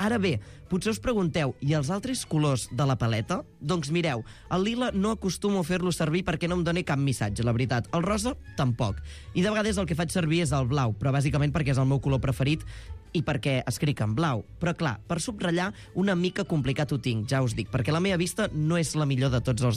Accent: Solsona, Catalonia, Spain; I després, doncs, d'allà me'n vaig al meu poble, Solsona.

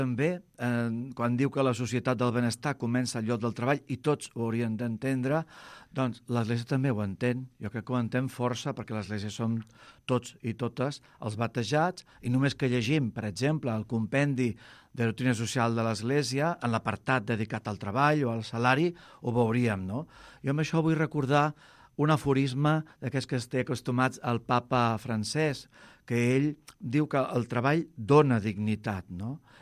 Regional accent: Cornellà de Llobregat, Catalonia, Spain; soc de Cornellà de Llobregat, per tant, una ciutat industrial. Provinc d'una família també, doncs, que va venir d'Andalusia, vas néixer aquí. La meva família és originària de Granada, com ella, tantes famílies en aquell moment dels anys 60. Jo en tinc 55 d'anys.

